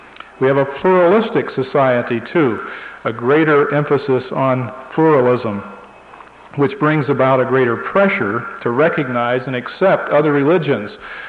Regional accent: North Carolina, United States; I was in North Carolina about 2 weeks ago, which is my home state.

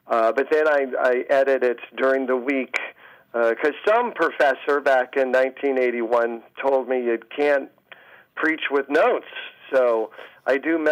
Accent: Denver, Colorado, United States; I was born and raised in Denver. See, so I'm kind of a Westerner to begin with.

